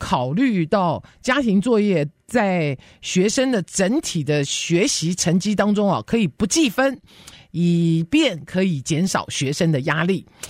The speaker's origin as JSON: {"language": "Chinese", "country": "Taiwan", "tie": "born or raised there", "said": "因为我小时候在台湾念的时候，我的那个年代，或者我们在台湾生长的那个时期"}